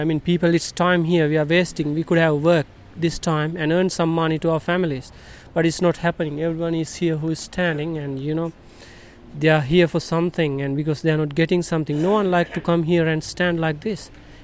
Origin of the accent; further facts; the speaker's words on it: Sri Lanka; now in Australia; and we have been here for 10 years in Australia, and we are like migrants from Sri Lanka originally.